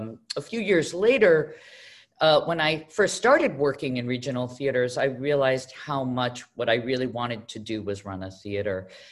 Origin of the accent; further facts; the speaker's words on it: Mexico City, Mexico; I grew up in Mexico City, attending a Zionist yeshiva.